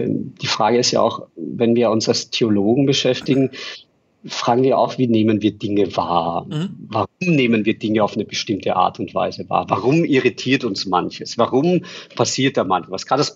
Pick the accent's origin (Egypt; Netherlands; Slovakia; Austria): Austria; Vienna; Ich bin in Wien groß geworden